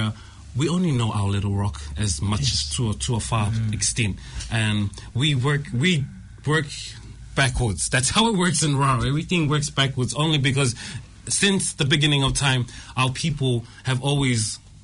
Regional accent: Rarotonga, Cook Islands; now in New Zealand; I was born and raised in Rarotonga. I did my schooling and studies abroad here in Aotearoa, New Zealand. I am from Vakati Awatonga, Tupapa in Rarotonga.

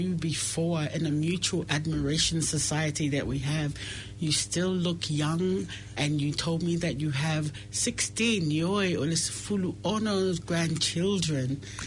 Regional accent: New Zealand; born there; I wasn't born in Samoa. I was born here in New Zealand.

